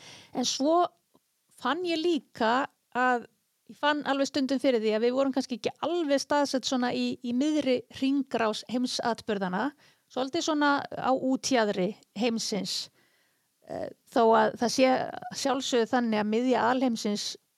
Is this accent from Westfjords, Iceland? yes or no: no; Akureyri, Northeastern Region, Iceland; also born or lived in elsewhere; ég rúmlega 50, ég fætt og uppalinn á Akureyri. Ég búsett þar núna og þetta hlaðvarp tekið þar upp. Ég samt ekki alltaf búið hér, ég var á flakki bæði við heim og landið og bjó annað staðar